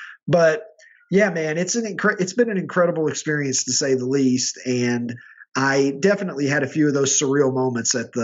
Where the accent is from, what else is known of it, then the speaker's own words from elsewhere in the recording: Kentucky, United States; And I was from Kentucky, so we're just fucking lucky that I wasn't wearing a coonskin cap and overalls and shit.